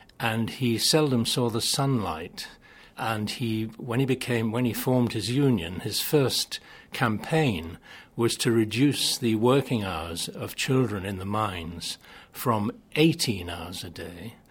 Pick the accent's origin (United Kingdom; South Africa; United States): United Kingdom; North East England; Actually, I'll sing at the drop of a hat, being a Geordie.